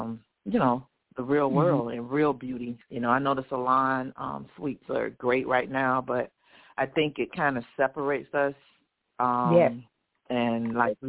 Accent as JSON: {"language": "English", "country": "Bahamas", "said": "You know, I'm from the Bahamas, so once you're born there, you don't lose your, you know, citizenship."}